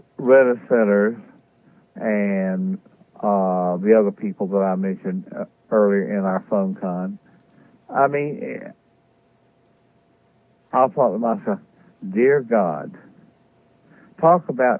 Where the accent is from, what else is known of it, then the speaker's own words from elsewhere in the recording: South Carolina, United States; these other guys from one from South Carolina, one representative. He represents my hometown.